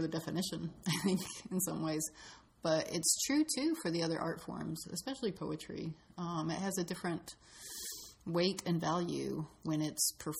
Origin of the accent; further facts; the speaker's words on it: West Virginia, United States; Yeah, I grew up in West Virginia, and so a number of them deal with specific events that happened in West Virginia, like mining disasters.